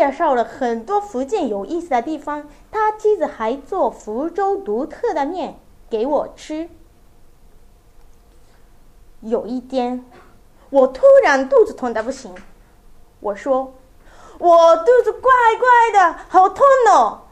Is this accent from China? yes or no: no; Nara, Japan; Chinese is a second language; now in Tokyo, Japan; 是四年级的学生。我的老家在奈良县，奈良县在大阪和京都的旁边，那一带叫关西地方。我上大学以后，一个人来东京住，开始了新的生活。